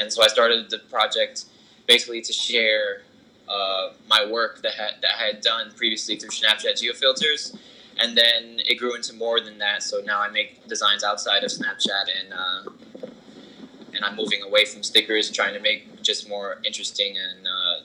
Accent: Newark, New Jersey, United States; I'm from Newark. I've born and raised here in Newark

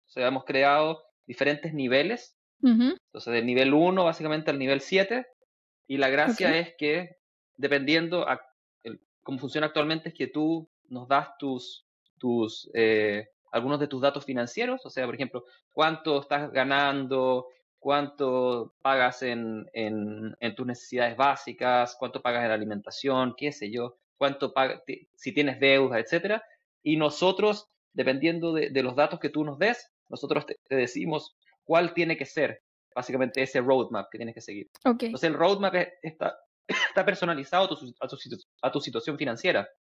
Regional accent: Estonia; Spanish is a second language; Nosotros en Estonia tenemos un sistema de pensiones que es como el chileno

